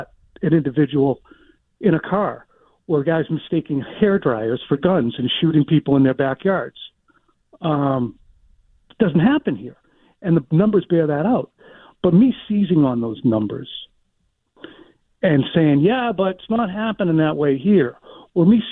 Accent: Pembroke, Massachusetts, United States; I grew up in Pembroke.

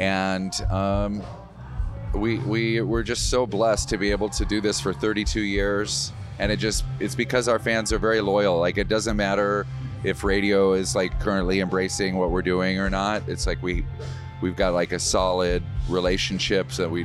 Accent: Wisconsin, United States

